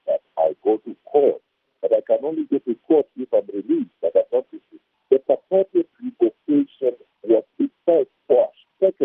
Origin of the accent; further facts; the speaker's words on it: Kenya; The court also ordered that I am a Kenyan by and I cannot lose my citizenship, and that I would be arriving in Kenya as a Kenyan.